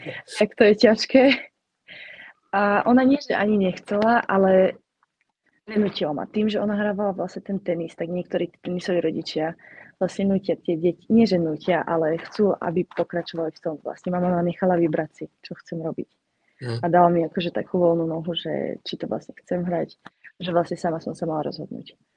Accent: Nové Mesto nad Váhom, Trenčín Region, Slovakia; ja som z Nového mesta nad Váhom a my máme kúsok akože k českým hraniciam

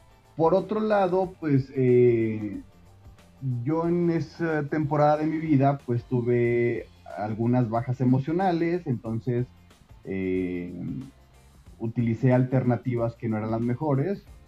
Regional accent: Jalisco, Mexico; also born or lived in United States; regresé nuevamente a casa de mis papás a Jalisco, yo soy de Jalisco

